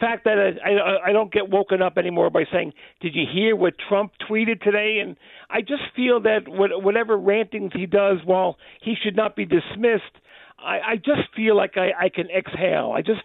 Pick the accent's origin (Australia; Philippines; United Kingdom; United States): United States; New York City, New York; I'm from New York. I grew up in a small town called the Bronx.